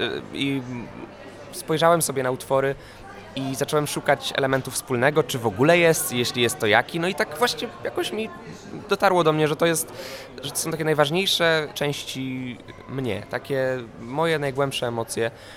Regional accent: Pomeranian Voivodeship, Poland; Wiesz co, no ja jestem z Trójmiasta. Tam wieje intensywnie.

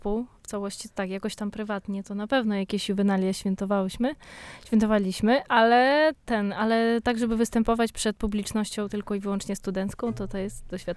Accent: Ukraine; now in Poland; a ja przyjechałam z Ukrainy i tego mi bardzo brakowało

